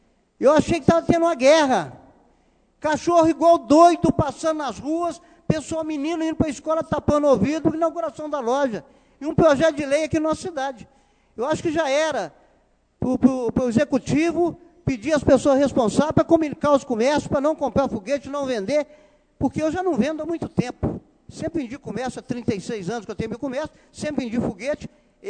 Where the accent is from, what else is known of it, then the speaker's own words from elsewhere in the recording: Itabirito, Minas Gerais, Brazil; Nós somos da cidade de Tabirito.